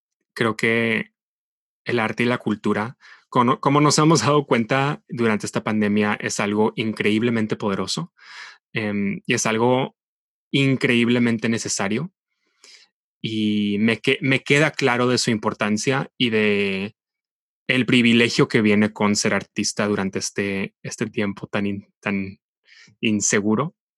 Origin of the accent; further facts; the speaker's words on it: Monterrey, Nuevo León, Mexico; soy de Monterrey, México, y soy un actor.